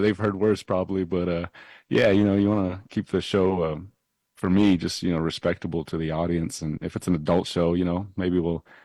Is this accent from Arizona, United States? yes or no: yes; Chinle, Arizona, United States; growing up in Chinle on the res, man, you know, we go to Gallup on the weekends